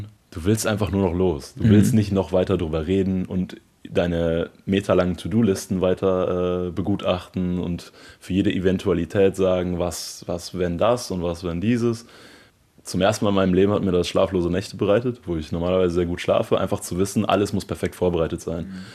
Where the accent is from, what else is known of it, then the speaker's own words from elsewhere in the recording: Bergisch Gladbach, North Rhine-Westphalia, Germany; Ich bin in Bergisch Gladbach aufgewachsen, sprich, wir haben jetzt nicht die Nordsee hier um die Ecke.